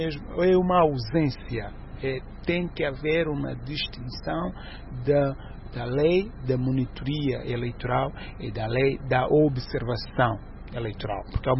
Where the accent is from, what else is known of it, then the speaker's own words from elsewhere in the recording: Angola; Como angolano e como membro de uma organização não governamental sediada em Angola.